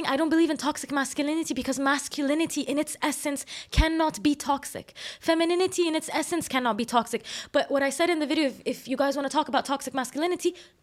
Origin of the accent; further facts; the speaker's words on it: Jordan; I used to shy away from it because I grew up in Jordan, and I will call out Jordan for this